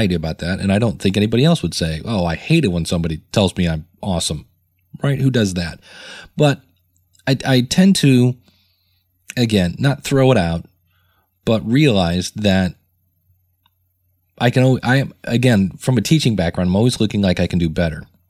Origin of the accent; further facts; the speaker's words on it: Akron, Ohio, United States; You know, I was born and raised in Akron, Ohio, and this was in downtown Akron